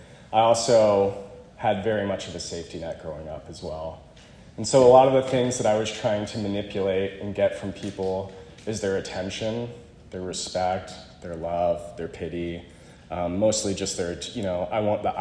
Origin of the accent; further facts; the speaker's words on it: Alexandria, Virginia, United States; I'm from Alexandria, Virginia, originally.